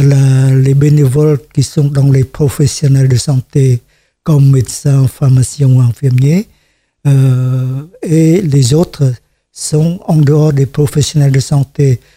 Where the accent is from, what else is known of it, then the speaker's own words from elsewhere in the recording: Kossutin, Kampong Cham, Cambodia; la première fois en 2000, l'année 2000, pour donner les soins dans mon village natal à Kossutin, dans la province de Kampong Cham, qui est située à 126 km de la capitale.